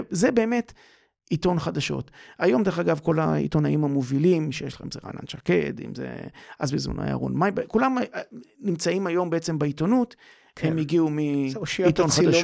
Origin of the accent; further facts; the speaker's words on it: Haifa, Haifa District, Israel; אני מחיפה.